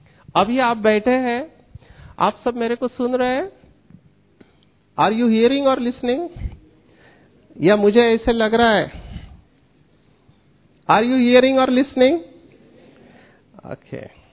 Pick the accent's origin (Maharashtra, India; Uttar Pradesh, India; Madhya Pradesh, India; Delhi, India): Maharashtra, India; Mumbai; I am born and brought up from a slum area of Mumbai. मैं झोपड़पट्टी में बड़ा हुआ. My parents are not educated, total negative atmosphere. Till 10th standard I studied in Marathi.